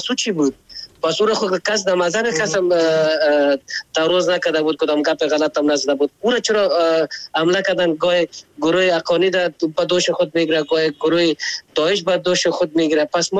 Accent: Afghanistan; ما خو افغان هستیم،

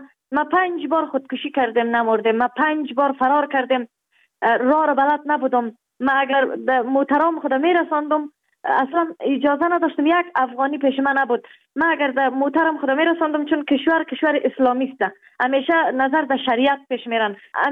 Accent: Kabul, Afghanistan; also born or lived in Baghlan; و در افغانستان در ولایت بغلان در دنیا آمدیم. جاغری بود، از اونجا آمدیم کابل. 6 ساله بودم

